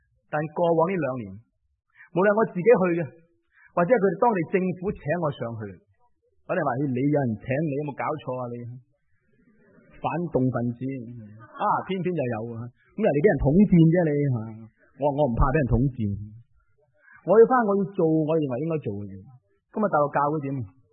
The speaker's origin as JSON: {"language": "Cantonese", "country": "Hong Kong", "said": "我哋香港人点解会放弃我哋嘅空间啊？"}